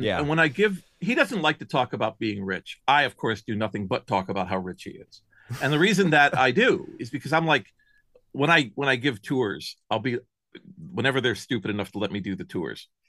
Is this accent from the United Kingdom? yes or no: no; New York, United States; And we're both from New York, which I think is very funny. Although you cannot hear that in his voice at all. He has destroyed it out in the West Coast. I still sound like where I come from.